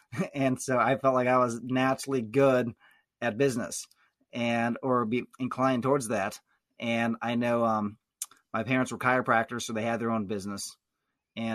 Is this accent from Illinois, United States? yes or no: no; Missouri, United States; I grew up in Lake of the Ozarks. My father was a secular Jew, and he was non-religious, didn't want anything to do with Jesus. And my mother was a very devout believer.